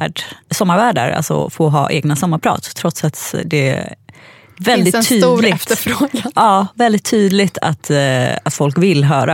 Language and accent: Swedish; Gävle, Gävleborg County, Sweden; born there; Jag var folkbokförd i Sandviken när jag föddes, men jag är egentligen född på Gävle lasarett.